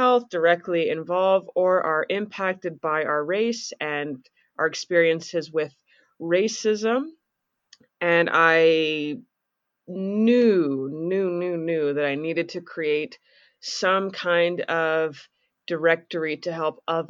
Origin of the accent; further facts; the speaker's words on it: Calgary, Alberta, Canada; I'm from Calgary, Alberta, Canada, and that's where, you know, I'm being recorded from today.